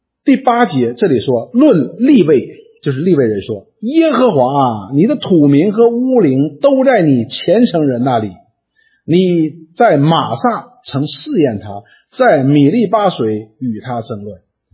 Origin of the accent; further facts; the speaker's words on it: China; 这就是我们中国人所说的除恶务尽